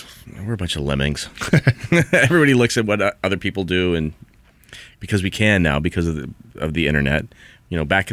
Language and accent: English; Macomb, Illinois, United States; Originally from Illinois. Small town, Western Illinois University is there. It's called Macomb, Illinois, middle cornfields, 20,000 people. Parents were from Chicago, so I would end up going there a lot for vacations and whatnot.